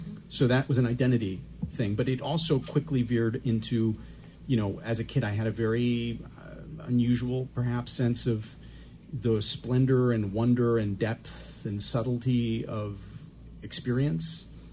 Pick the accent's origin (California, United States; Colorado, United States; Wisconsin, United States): Wisconsin, United States; Milwaukee; me growing up in Milwaukee as the only sort of, you know, Pakistani and really Indian subcontinent on that side of town for a while